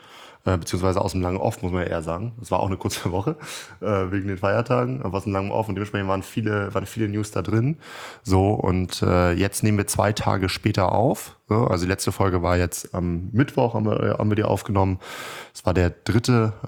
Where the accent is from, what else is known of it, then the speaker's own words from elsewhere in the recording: Northern Germany, Germany; Ich als Norddeutscher kennen wir natürlich Wandern nicht so richtig.